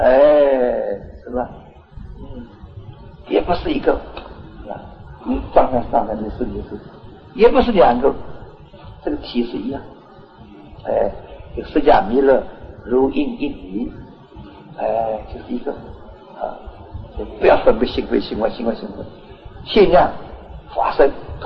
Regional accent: China; 所以现在我们大陆人啊，很舍命

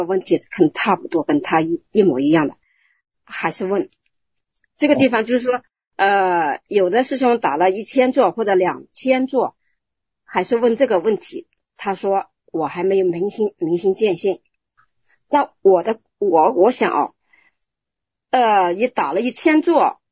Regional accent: Qingtian, Zhejiang, China; 青田就是我们的老家，

